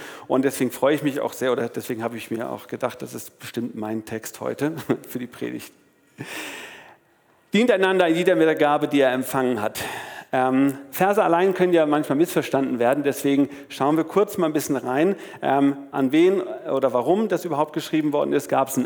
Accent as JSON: {"language": "German", "region": "Lower Saxony", "country": "Germany", "tie": "born there", "said": "Ich komme ja gebürtig aus Ostfriesland, dann bin ich nach Bremen gegangen, habe dort meinen Zivildienst in der Kirchengemeinde gemacht, auch mit Schwerpunkt Jugend. Und bin dann von dort aus nach Lübeck gezogen"}